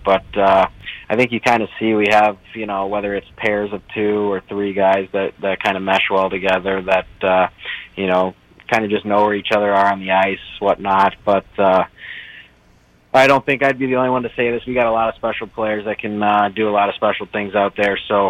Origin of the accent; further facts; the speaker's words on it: St. Louis, Missouri, United States; Just from growing up in St. Louis in 2006